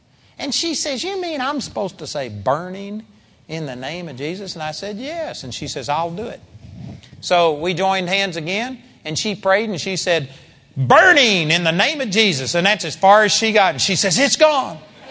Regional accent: Arlington, Texas, United States; And in our house that I grew up at in Arlington, Texas, there was 23 pecan trees in that yard.

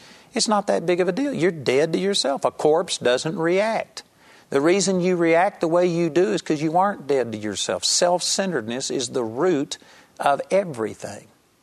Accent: Texas, United States; I'm a hick from Texas.

